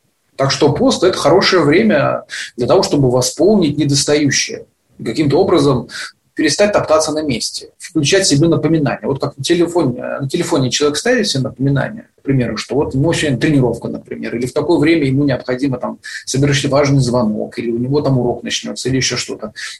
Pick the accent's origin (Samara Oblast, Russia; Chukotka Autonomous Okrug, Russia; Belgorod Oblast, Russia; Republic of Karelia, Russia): Belgorod Oblast, Russia; Belgorod; Так как я сам из Белгорода